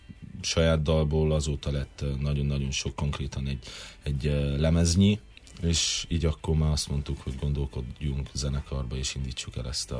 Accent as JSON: {"language": "Hungarian", "town": "Târgu Secuiesc", "region": "Covasna", "country": "Romania", "said": "ha mindketten kézdivásárhelyről származunk, akkor miért ne zenéljünk együtt"}